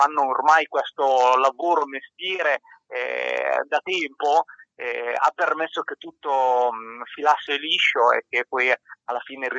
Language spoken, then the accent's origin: Italian; San Marino; ho voluto un po' racchiudere un po' tutti gli artisti della mia terra per unire laddove in questo momento sembra molto difficile riuscire a stare insieme, ad unire. Ecco, questo brano ci ha uniti noi come realtà sammarinese